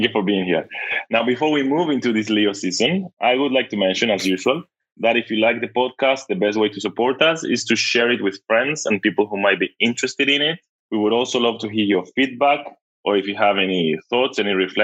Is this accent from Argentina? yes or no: yes; Argentina; I'm from Argentina, but I think of the heat of the summer